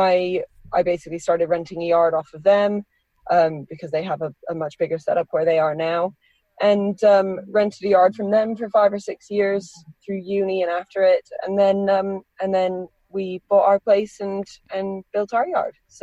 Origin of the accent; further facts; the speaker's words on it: Rocky Mountains, United States; also born or lived in Brighton, United Kingdom; when I was three, my parents moved out to the States for work. And so me and my younger sister went with them and grew up in the States, very quintessential small town in the middle of the Rocky Mountains